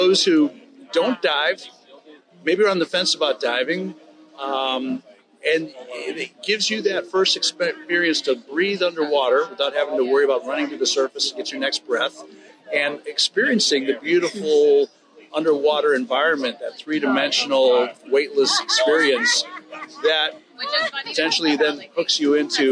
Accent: Florida, United States; I'm coming from South Florida.

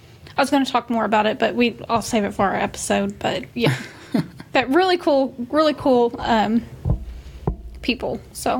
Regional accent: Oklahoma, United States; moved away; And I took Texas history, so when I came to Texas from Oklahoma, a lot of my history didn't count as a credit.

